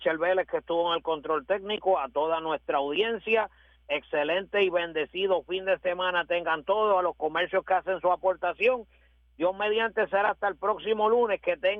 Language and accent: Spanish; Puerto Rico; como puertorriqueños esperamos